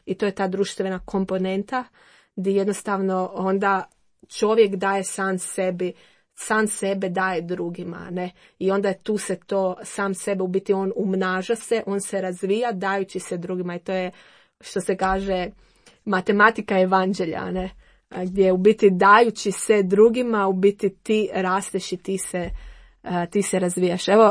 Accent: Dalmatia, Croatia; now in Zagreb, Croatia; ja sam isto došla iz Dalmacije u Zagrebu, moja obitelj je tamo, a ja sam došla i tu

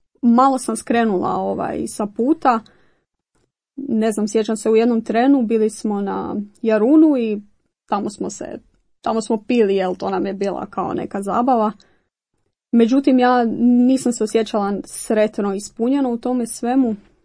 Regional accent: Zagreb, City of Zagreb, Croatia; dolazim iz Zagreba, radim u bolnici

